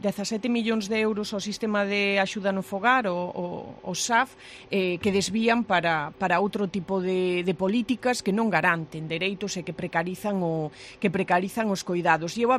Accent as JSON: {"language": "Galician", "region": "Galicia", "country": "Spain", "said": "nós mesmas, como galegas e como galegos, sufrimos a emigración e as consecuencias de ter que marchar, non, do teu país, a buscarte a vida fora."}